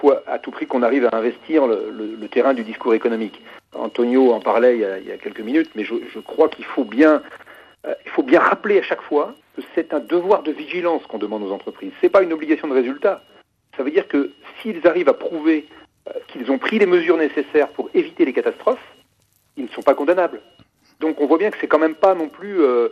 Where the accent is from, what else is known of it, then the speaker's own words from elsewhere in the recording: Brittany, France; et moi je suis breton